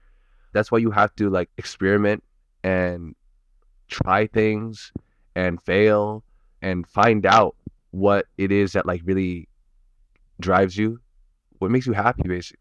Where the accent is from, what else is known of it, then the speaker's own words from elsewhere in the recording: California, United States; I was born in the Bay Area. I was grew up in the Bay Area.